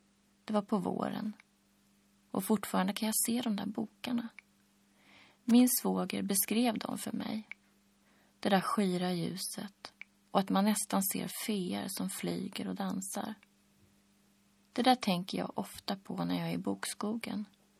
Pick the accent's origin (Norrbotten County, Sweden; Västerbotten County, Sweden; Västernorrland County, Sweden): Västerbotten County, Sweden; Umeå; Jag är född och uppvuxen i Umeå.